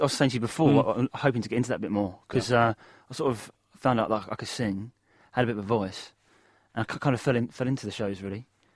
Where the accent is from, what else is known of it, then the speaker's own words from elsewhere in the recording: East of England, United Kingdom; it was the first show that I saw as a kid. I was like 10 years old at the Cliffs Pavilion, my hometown.